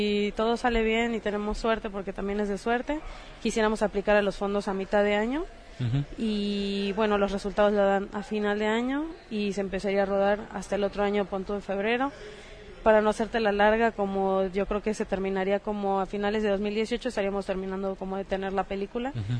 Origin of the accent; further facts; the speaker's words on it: Cancún, Quintana Roo, Mexico; es lo que he visto desde que nací, soy nacida en Cancún, entonces nací con el turism